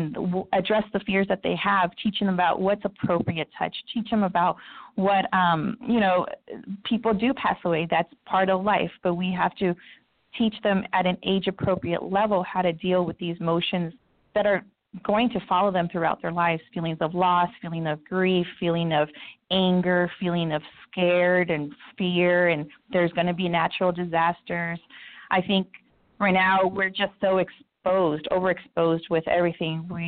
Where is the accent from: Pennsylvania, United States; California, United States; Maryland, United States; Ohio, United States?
California, United States; Orange County; where I grew up in Orange County, and then I find myself in Compton.